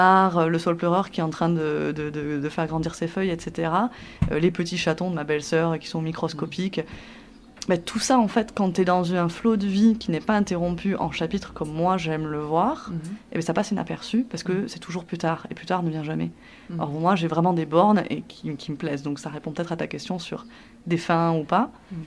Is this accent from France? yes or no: yes; France; also born or lived in California; je suis arrivée de Californie, donc très mauvais, j'ai pris l'avion, mais bon, je suis française. donc j'ai laissé 3 ans de vie en Californie